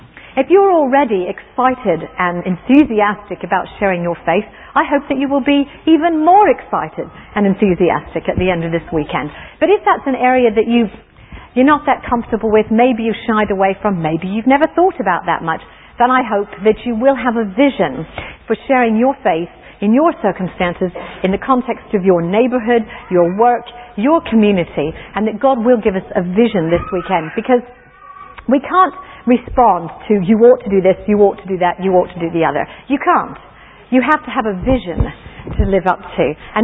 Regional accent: United States; I grew up in the States, and in a tradition where we used to have what we call revivals.

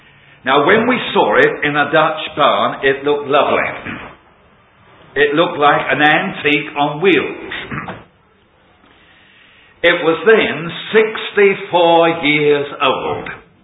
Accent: London, United Kingdom; being a Cockney, and I was born in the East End of London

